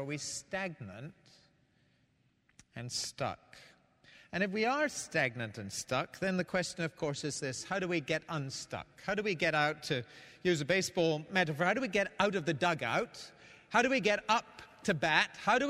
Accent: Scotland, United Kingdom; my home country of Scotland

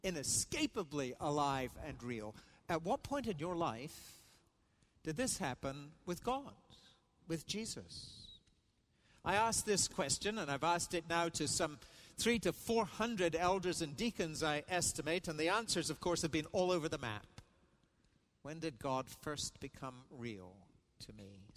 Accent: Edinburgh, Scotland, United Kingdom; tourists I might see around in my hometown of Edinburgh or down in London.

